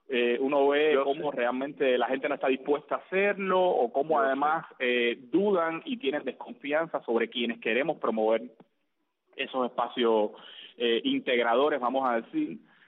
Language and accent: Spanish; Cuba; Así somos los cubanos